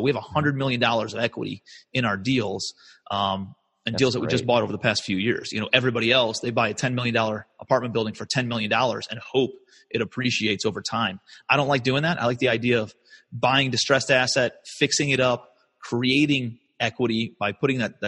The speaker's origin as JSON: {"language": "English", "town": "Cleveland", "region": "Ohio", "country": "United States", "moved": "as an adult", "lives_now": "New York City, United States", "said": "And so I'm from Cleveland, Ohio originally. I moved out to New York City."}